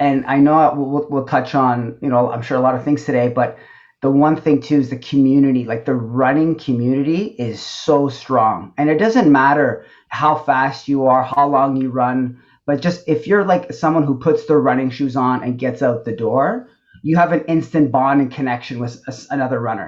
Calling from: Toronto, Ontario, Canada; Toronto, Canada.

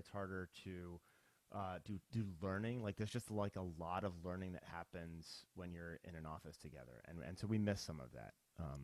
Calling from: Seattle, Washington, United States; I'm in outside of Seattle, home office outside of Seattle

